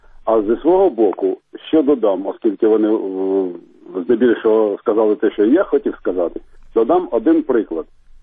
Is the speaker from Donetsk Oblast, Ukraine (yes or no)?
no; Kharkiv, Kharkiv Oblast, Ukraine; я з Харкова.